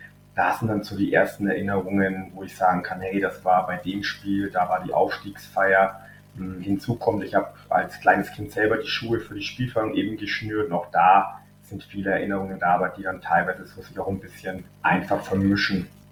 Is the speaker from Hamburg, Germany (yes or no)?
no; Fürth, Bavaria, Germany; ich bin eben im Laubenweg auch aufgewachsen, also in unmittelbarer Nähe zum Stadion. Mein Papa ist ebenso gebürtiger Fürther